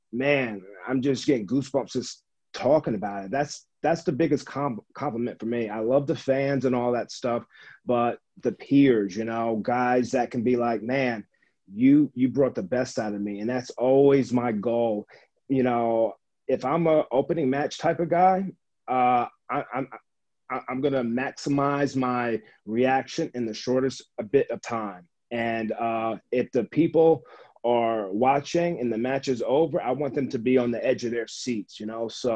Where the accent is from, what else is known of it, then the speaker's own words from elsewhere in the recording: New Jersey, United States; moved away as an adult; also born or lived in Tampa / Miami; Dirty Jersey. I love it, man. I didn't move out until I got signed in 2009. And then I moved from Jersey to Tampa, Tampa to Miami. I lived in Miami for many years